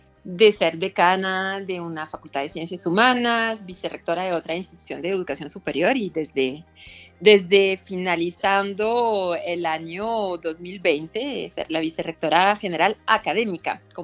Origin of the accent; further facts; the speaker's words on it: Toulouse, Occitania, France; Spanish is a second language; yo soy francesa, nací en un hermoso lugar de Francia y me crié y estudié toda mi vida en Toulouse.